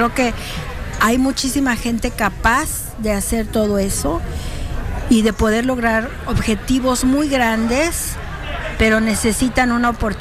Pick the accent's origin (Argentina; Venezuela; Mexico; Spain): Mexico; Mexico City; De la Ciudad de México, del Distrito Federal. Para la gente, si alguno de ustedes es del Distrito Federal, soy de la colonia Tlalpan.